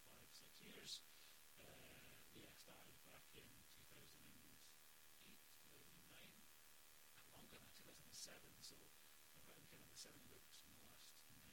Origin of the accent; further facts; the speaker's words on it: Scotland, United Kingdom; Where I grew up in the Highlands, we never saw an author in school.